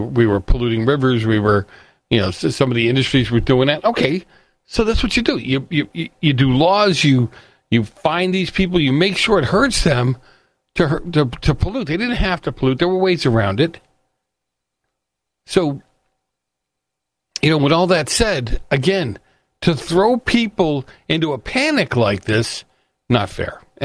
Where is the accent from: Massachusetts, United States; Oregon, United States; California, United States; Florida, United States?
Massachusetts, United States; Boston; Matter of fact, where I grew up in Boston, right, the Boston Harbor was polluted.